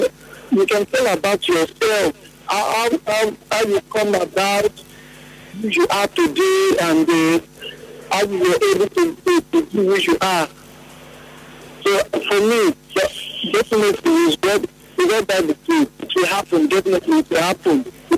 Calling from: Liverpool, North West England, United Kingdom; I'm calling from Liverpool.

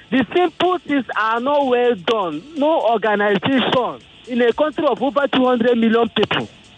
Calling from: Lekki, Lagos, Nigeria; I'm calling from Lekki.

